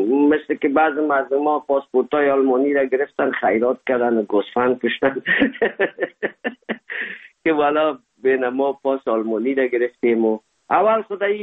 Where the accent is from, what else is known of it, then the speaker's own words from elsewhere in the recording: Afghanistan; now in Germany; زمانی که ما از افغانستان آمدیم